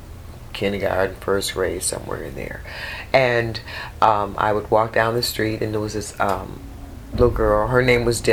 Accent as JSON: {"language": "English", "town": "Detroit", "region": "Michigan", "country": "United States", "tie": "born or raised there", "moved": "as an adult", "lives_now": "Atlanta, United States", "said": "I was born in Detroit, Michigan."}